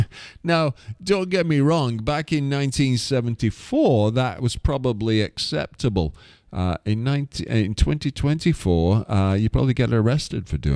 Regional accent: Garswood, North West England, United Kingdom; I grew up around Wigan

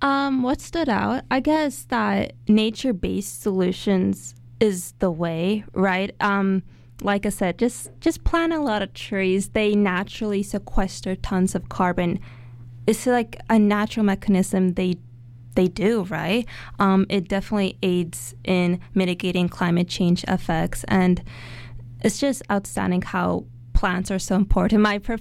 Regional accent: Turkey; I'm from the Mediterranean Sea. I'm Turkish.

